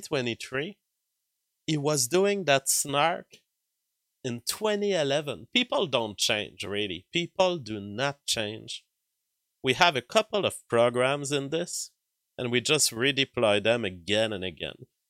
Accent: Canada; But hi, I'm a Canadian.

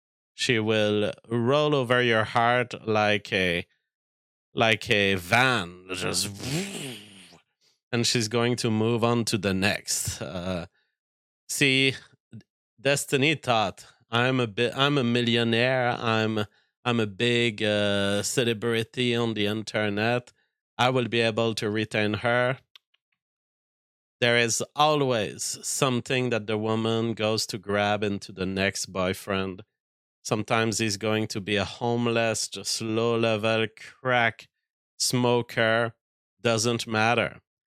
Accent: Canada; I won't get it because I'm a Canadian.

